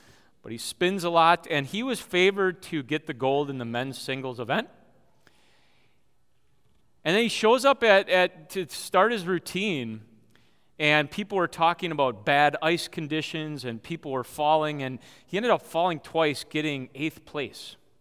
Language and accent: English; Kewaskum, Wisconsin, United States; We got Jordan Stoltz, right, from Kewaskum, Wisconsin, my hometown.